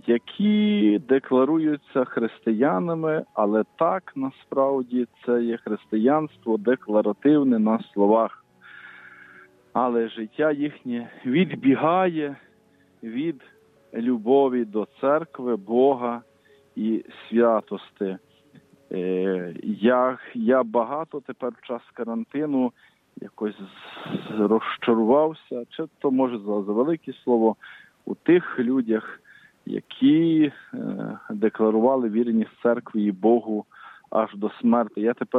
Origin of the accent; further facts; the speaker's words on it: Dora, Ivano-Frankivsk Oblast, Ukraine; то я їду на мої рідні сторони, мою рідну Дору, там навіваюся споминами